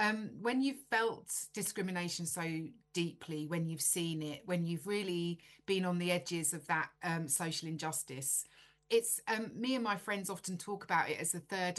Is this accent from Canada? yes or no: no; London, United Kingdom; I'm Finsbury Park through and through.